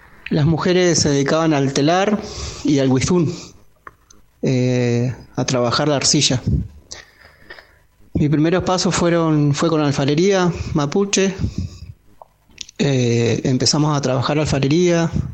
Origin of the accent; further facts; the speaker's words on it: Viedma, Río Negro, Argentina; born there; now in General Roca, Argentina; Mi tugun es de Viedma, Río Negro. Nací en Viedma y actualmente estoy viviendo en Fisquemenuco.